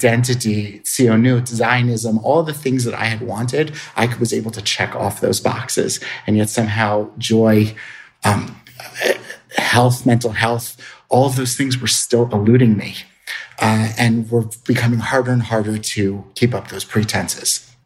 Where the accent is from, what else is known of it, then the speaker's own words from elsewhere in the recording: Atlantic City, New Jersey, United States; So I grew up in Atlantic City, New Jersey, which was not a very rich Orthodox community, but it was a very intensive Holocaust survivor community.